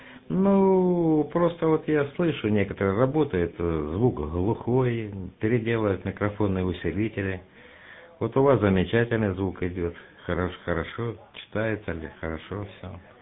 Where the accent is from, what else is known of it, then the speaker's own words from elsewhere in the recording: Novocherkassk, Rostov Oblast, Russia; То я всем говорю, что я из Новочеркасска